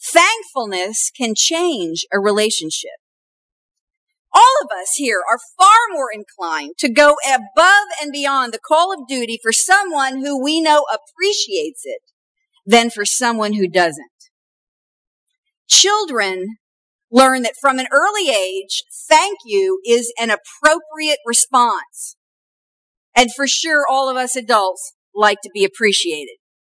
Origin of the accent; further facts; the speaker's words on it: Kansas City, United States; because I am from Kansas City